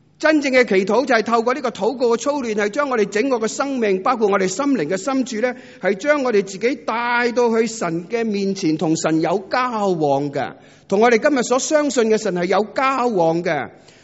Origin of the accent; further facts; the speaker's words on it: Hong Kong; 大家都知道我哋香港人特别忙碌系嘛